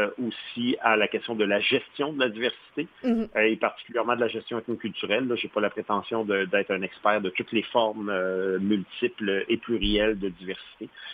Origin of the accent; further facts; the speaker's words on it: Quebec City, Quebec, Canada; j'ai fait mes études de maîtrise et de bac à Québec, à l'Université Laval, parce que j'ai grandi à Québec.